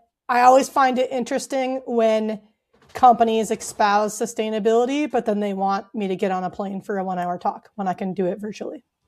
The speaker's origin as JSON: {"language": "English", "country": "United States", "said": "I know as an American, we don't often think about like there's developing countries we can learn from"}